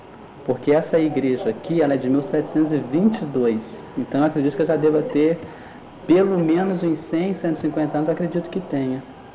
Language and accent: Portuguese; Paraty, Rio de Janeiro, Brazil; Eu sou paratiense, só que não aqui da cidade. Eu nasci na zona rural.